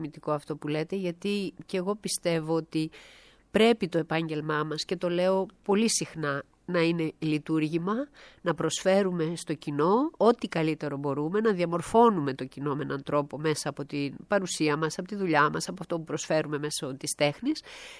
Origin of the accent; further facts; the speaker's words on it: Thessaloniki, Central Macedonia, Greece; now in Athens, Greece; Όμορφη Θεσσαλονίκη, έτσι. Πάνω απ' όλα η πατρίδα μου, εκεί γεννήθηκα, εκεί σπούδασα.